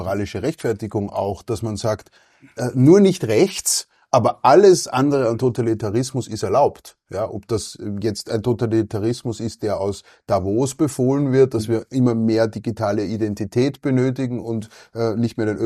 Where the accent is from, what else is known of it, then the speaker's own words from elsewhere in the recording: Austria; Ich kann das als Österreicher ja sagen.